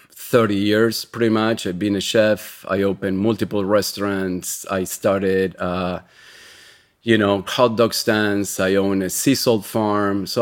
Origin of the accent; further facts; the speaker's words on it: Argentina; now in United States; I'm originally from Argentina. I've been living in Keme Courthouse, South Jersey, in a small seashore community, right by the beach.